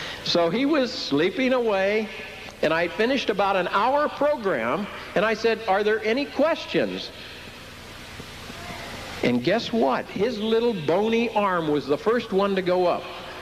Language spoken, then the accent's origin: English; Ireland; And I'm an Irishman, you see.